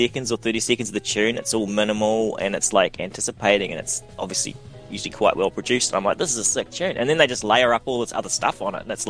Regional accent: New Zealand; Like I am from New Zealand and I love New Zealand and I love the beach and I love the bush.

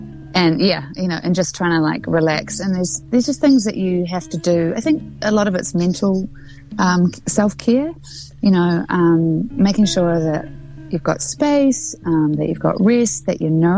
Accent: South Island, New Zealand; now in Auckland, New Zealand; I grew up in the South Island.

